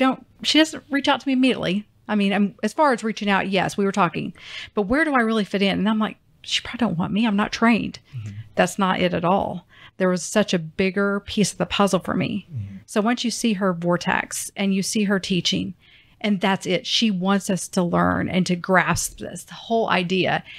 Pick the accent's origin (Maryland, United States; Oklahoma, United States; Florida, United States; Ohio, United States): Oklahoma, United States; Bartlesville; but I am from Oklahoma, live in Oklahoma, and home of Phillips Petroleum, Bartlesville, Oklahoma, actually.